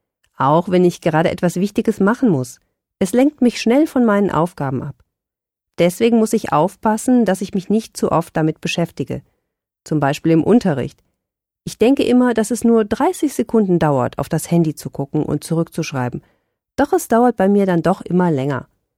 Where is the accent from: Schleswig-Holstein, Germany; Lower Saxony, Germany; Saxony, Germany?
Schleswig-Holstein, Germany; Ich bin auf einem Bauernhof bei Salzau in Schleswig-Holstein aufgewachsen